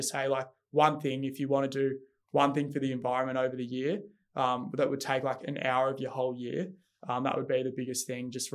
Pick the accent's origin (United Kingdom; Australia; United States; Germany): Australia; you can't really do too much as a Australian or a young Australian.